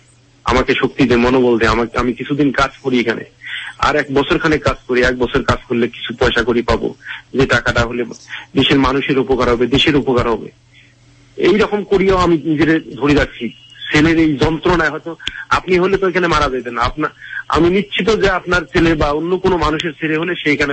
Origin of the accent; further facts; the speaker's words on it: Bangladesh; এইরকম কম্পিটিশনে আমি সেখানে বাংলাদেশের মানুষ হিসেবে আমি নিজের দেশকে সম্মান মানে নিজের দেশের ইজ্জত সম্মান রক্ষার জন্য কত পরিশ্রম করছি।